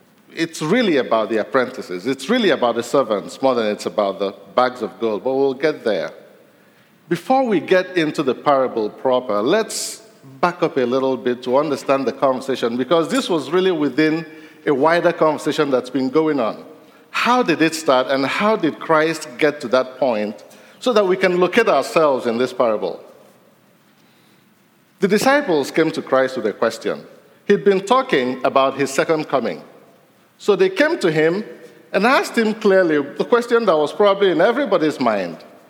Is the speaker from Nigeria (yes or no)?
yes; Nigeria; English is a second language; Igbo man from Africa. I know I look Swedish, but don't worry, I'm from West Africa.